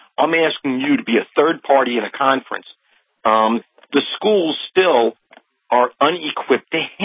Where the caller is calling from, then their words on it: Oyster Bay, New York, United States; Yes. I'm calling you from Long Island, Oyster Bay, Long Island, the home of Theodore Roosevelt.